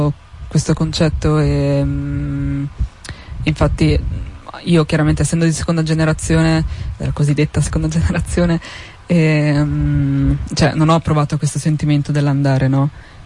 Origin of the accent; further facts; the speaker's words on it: Morocco; Io sono marocchina, quando vado in Marocco sono l'italiana